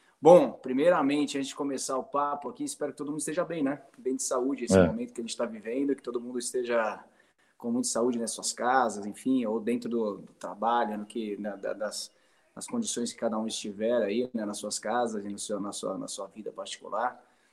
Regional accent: São Paulo, Brazil; eu sou paulista, né? Paulistano, minha esposa é mineira.

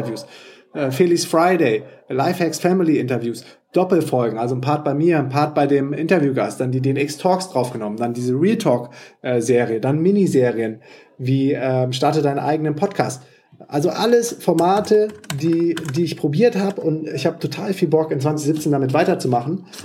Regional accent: Düsseldorf, North Rhine-Westphalia, Germany; nach Düsseldorf, in meine alte Heimatstadt

